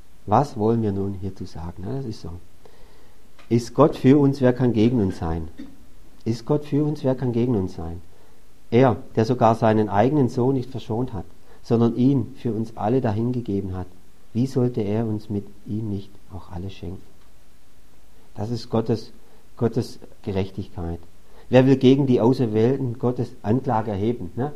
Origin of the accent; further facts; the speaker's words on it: Baden-Württemberg, Germany; Als Schwabe guckst du immer noch, hast du ein bisschen Bankkonto, so ein bisschen ansparen, das tut ja gut.